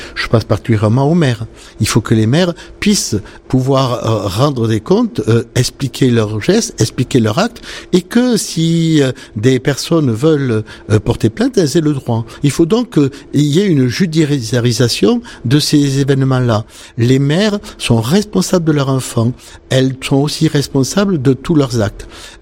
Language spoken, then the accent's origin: French; France; Nous sommes Français et nous savons toute la diversité de nos régions.